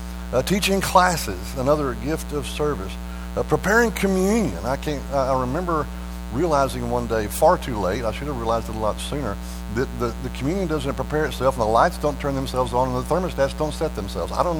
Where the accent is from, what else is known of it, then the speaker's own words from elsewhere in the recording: Texas, United States; accent: Texan; you've heard me long enough to know that English is not my first language. Texan is my first language, and I kind of butcher that.